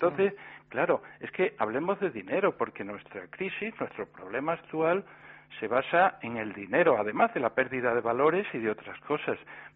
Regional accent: Spain; los españoles somos españoles, no de izquierda o de derecha.

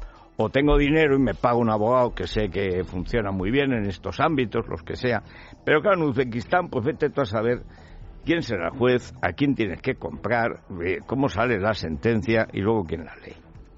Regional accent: Aragon, Spain; Ahí en Teruel estamos llevándonos la palma, yo en mi pueblo no es por presumir, pero vamos, ahí tiene que ser un frío de padre y muy señor mío.

